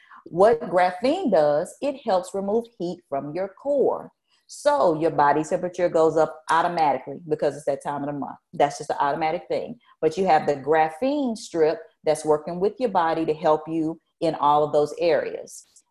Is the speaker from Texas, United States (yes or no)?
no; Oklahoma, United States; I'm from Oklahoma, born and raised, and we have a lot of windmills that produce energy.